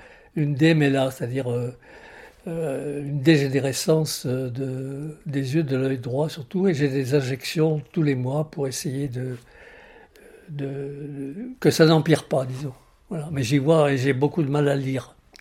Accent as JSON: {"language": "French", "town": "Bourg-en-Bresse", "region": "Auvergne-Rhône-Alpes", "country": "France", "tie": "born or raised there", "said": "Je suis natif de Bourg-en-Bresse, dans l'Ain, le pays du poulet de Bresse. Je suis un ventre jaune. Parce que, on disait ça parce que je mangeais souvent de la soupe de maïs, paraît-il. Mais je suis d'origine lorraine, comme mon nom l'indique."}